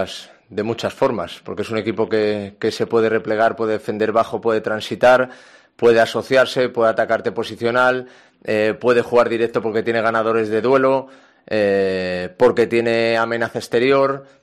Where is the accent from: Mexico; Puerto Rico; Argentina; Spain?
Spain; Oviedo, Asturias; no cabe duda de que soy de Oviedo con los tintes que tiene todo eso.